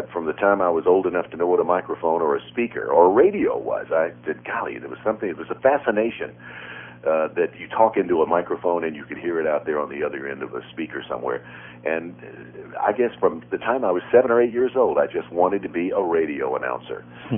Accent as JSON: {"language": "English", "town": "Jackson", "region": "Tennessee", "country": "United States", "tie": "born or raised there", "said": "When I was a kid, growing up in Jackson, Tennessee, small town, about 25,000 people, I had a playmate across the street from where we lived."}